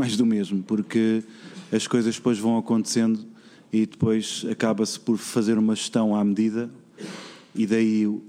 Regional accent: Portugal; todos nós somos portugueses

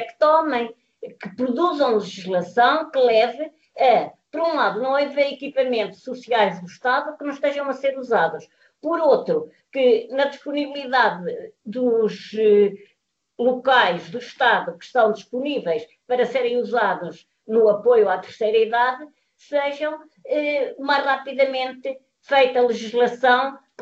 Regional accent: Póvoa de Santo Adrião, Lisbon, Portugal; sou da Freguesia da Póvoa de Santo Adrião.

